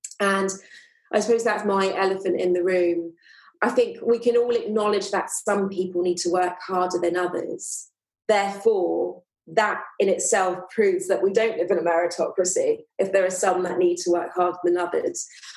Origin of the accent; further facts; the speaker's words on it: London, United Kingdom; also born or lived in Tehran, Iran; as well as Persian Iranian, and I very much identify as both as well as British. I was born in London. Educationally, I lived part of my childhood or teenagehood in the countryside, other parts in London.